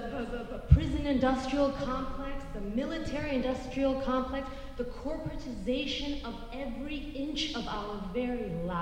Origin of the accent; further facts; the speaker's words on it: United States; But as an American, I think it's a perverted fixation.